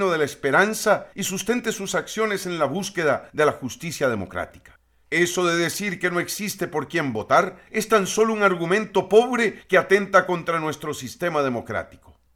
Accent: Costa Rica; Siendo costarricenses y queriendo un porvenir más próspero para nuestra patria

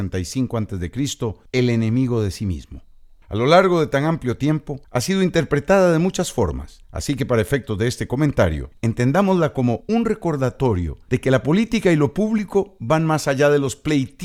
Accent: Costa Rica; La segunda es que como costarricenses, todos estamos en el mismo barco.

